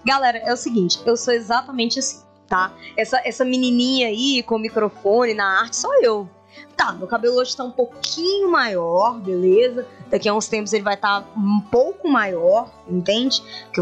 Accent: Minas Gerais, Brazil; Sou da região metropolitana de BH.

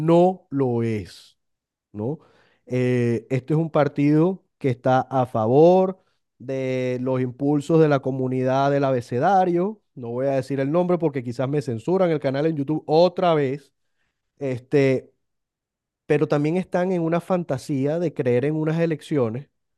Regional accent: Venezuela; Como venezolano, ya, o sea, sentencia de muerte.

